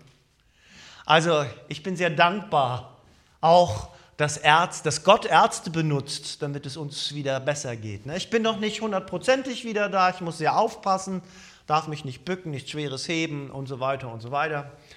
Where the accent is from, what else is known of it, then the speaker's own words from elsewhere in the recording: Schleswig-Holstein, Germany; Als Kinder haben wir Fasching gefeiert, Karneval gefeiert. Ne? Aber erwachsene Menschen, das ist bei uns in Schleswig-Holstein so ein bisschen anders.